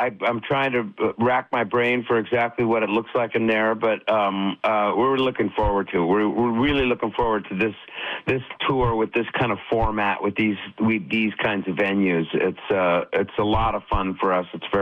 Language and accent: English; Los Angeles, California, United States; I am from Los Angeles.